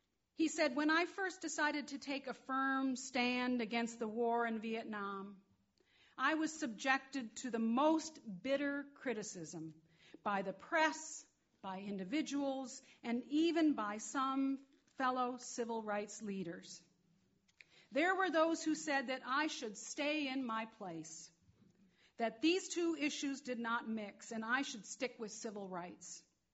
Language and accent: English; Detroit, Michigan, United States; Riots in Detroit. That was my hometown.